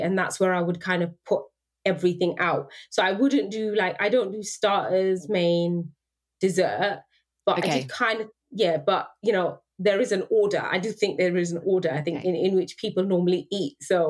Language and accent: English; United Kingdom; I am very British like that.